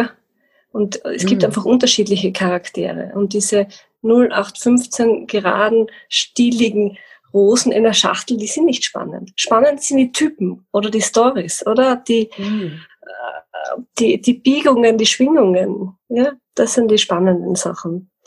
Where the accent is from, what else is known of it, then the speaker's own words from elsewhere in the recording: Carinthia, Austria; moved away; Also ich bin in der Steiermark. Ursprünglich komme ich aus Kärnten, das kennt man. Und jetzt bin ich aber schon seit 30 Jahren in der Steiermark. Und dort ist auch mein Hof in der Südoststeiermark. Das ist eine recht schöne Gegend.